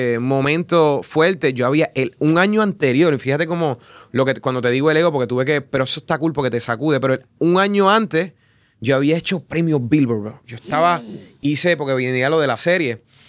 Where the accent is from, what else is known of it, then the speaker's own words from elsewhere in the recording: Yabucoa, Puerto Rico; Yo vengo en verdad yo cantaba música típica en mi pueblo, en Yabucoa.